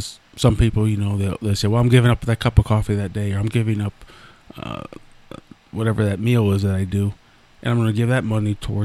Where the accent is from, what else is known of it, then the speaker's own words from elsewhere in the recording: Minster, Ohio, United States; I'm from Minster